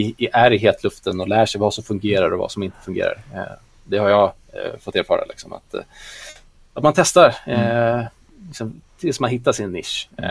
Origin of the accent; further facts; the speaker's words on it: Järfälla, Stockholm County, Sweden; där jag växte upp i norr om Stockholm, i Järfälla